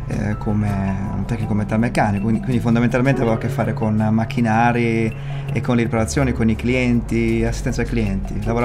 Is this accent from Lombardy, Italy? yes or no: yes; Lombardy, Italy; Vicino Monza.